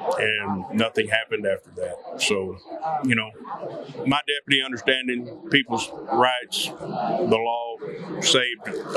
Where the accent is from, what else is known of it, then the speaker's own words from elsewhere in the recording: United States; me as an American, not being party driven, me as an American would want to know that my vote counted